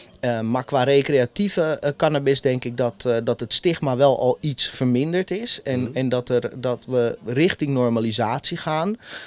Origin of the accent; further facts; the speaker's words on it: Zaandam, North Holland, Netherlands; Ik ben tweede generatie van de arbeidsimmigranten die hier in de jaren 70 gekomen zijn. Mm. En ik kom uit Zaandam en daar dacht iedereen dat ik Turks of Marokkaans was.